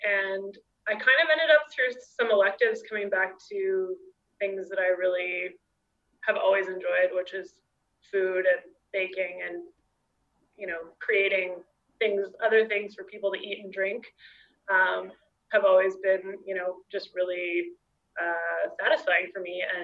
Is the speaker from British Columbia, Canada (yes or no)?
yes; Vancouver, British Columbia, Canada; I was a university student at UBC. I grew up in Vancouver, and went to UBC and was doing a chemical engineering degree there.